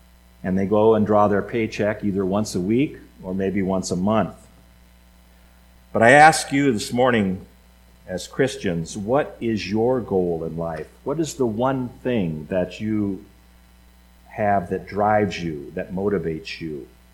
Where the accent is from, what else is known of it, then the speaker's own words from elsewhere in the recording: California, United States; The fact that I was raised in California doesn't mean I know anything about grapes